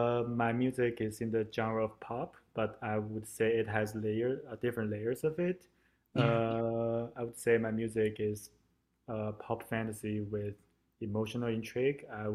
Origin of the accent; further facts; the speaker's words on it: China; English is a second language; moved away as an adult; now in Toronto, Canada; So basically, I was originally from China. I moved to Toronto 4 years ago to learn to pursue my master in music.